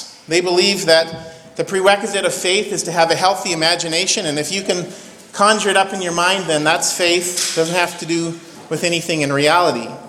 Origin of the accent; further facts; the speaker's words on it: British Columbia, Canada; the area that I grew up in the North Okanagan.